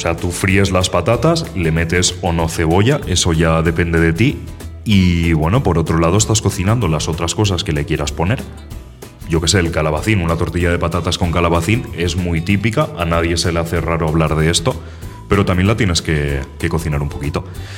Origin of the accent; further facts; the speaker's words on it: Biar, Valencian Community, Spain; soy de Viar, ¿eh?